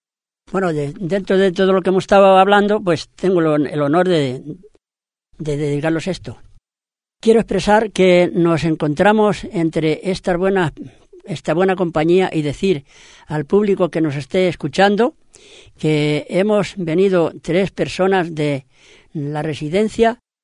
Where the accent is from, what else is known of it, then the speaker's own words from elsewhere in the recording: Villanueva de Ávila, Castile and León, Spain; moved away; os canto una jota de mi pueblo, Villanueva de Ávila, porque aunque me encuentro muy a gusto en la residencia, mi pueblo siempre lo llevo en el recuerdo